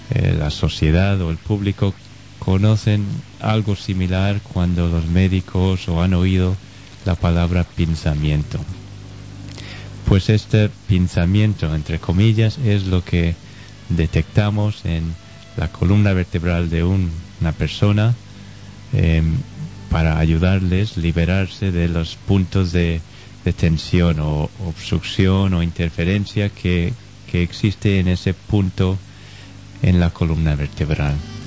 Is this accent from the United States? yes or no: yes; United States; Spanish is a second language; now in Gandía, Spain; Soy de Estados Unidos, lo notaréis un poco en el acento. Estudié en California. Llevamos 9 años en Gandía, y creo que unos 3 en Oliva también